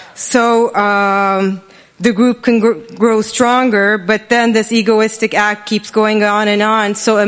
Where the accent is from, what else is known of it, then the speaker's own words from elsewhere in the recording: Turkey; now in New York, United States; I live in New York. I'm originally from Turkey